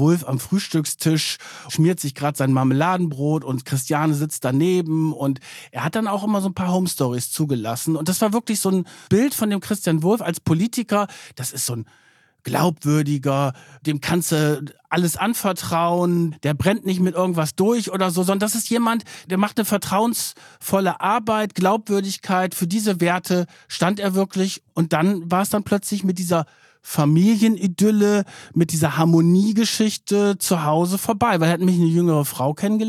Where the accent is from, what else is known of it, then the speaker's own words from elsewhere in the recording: Germany; Ich komme aus der Nähe von Bremen